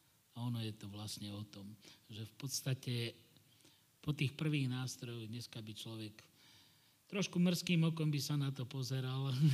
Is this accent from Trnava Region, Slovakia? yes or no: no; Bratislava, Bratislava Region, Slovakia; born there; Hoci som sa narodil v Bratislave, ale ja budem vždy vraviť, že som Kokavčan a pochádzam rodom z Kokavy, odtiaľ mám starých rodičov